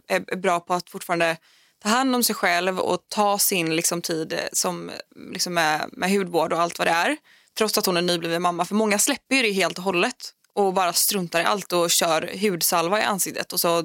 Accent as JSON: {"language": "Swedish", "town": "Gothenburg", "region": "Västra Götaland County", "country": "Sweden", "said": "Göteborg, Örgryte."}